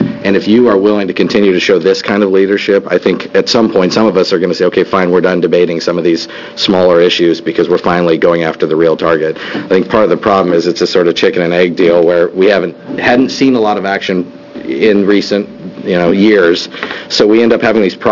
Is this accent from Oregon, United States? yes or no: yes; Oregon, United States; You know, I grew up in Southern Oregon.